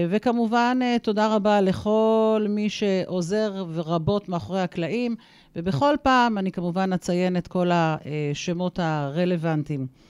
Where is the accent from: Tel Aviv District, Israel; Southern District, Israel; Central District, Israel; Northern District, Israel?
Northern District, Israel; Kiryat Shmona; אני בעצם נולדתי בקריית שמונה, ואני נולדתי בקריית שמונה בתקופות הקשות שלה